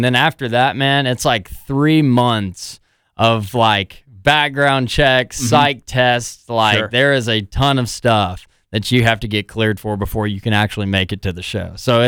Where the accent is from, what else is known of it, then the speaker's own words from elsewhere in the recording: the South, United States; accent: twang; So I have a classical little background to it as well, but I'm from the South.